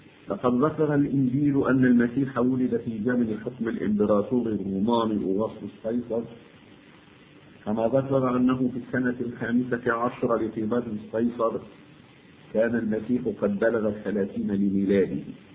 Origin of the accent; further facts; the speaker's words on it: Egypt; أعاد الله أمثال هذا اليوم على بلدنا مصر وبلاد الشرق الأوسط وسائر بلاد المعمورة بالخير والسلام والبركات